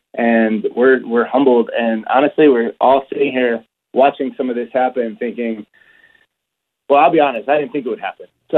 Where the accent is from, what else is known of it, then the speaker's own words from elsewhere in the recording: Michigan, United States; We're 50 yards from Michigan, too. I just want you to know that because I'm from Michigan.